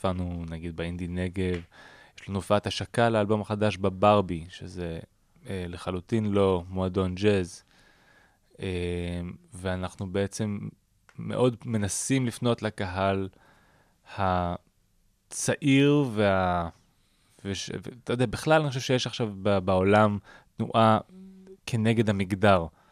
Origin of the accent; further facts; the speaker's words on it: Jerusalem, Jerusalem District, Israel; הם מנצ'סטר, אנחנו מירושלים, זה קצת דומה במובן מסוים